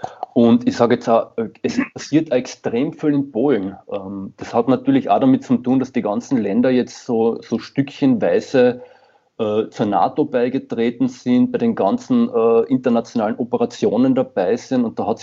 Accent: Carinthia, Austria; ich finde es ja witzig, ich komme ja selbst aus Kärnten im Endeffekt

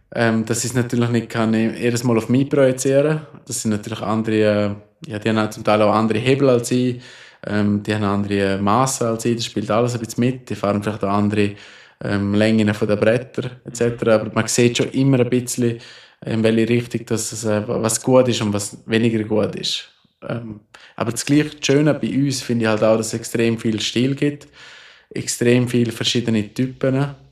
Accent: Switzerland

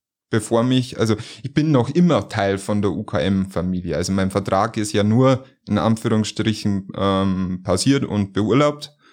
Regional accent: Bavaria, Germany; Niederbayer.

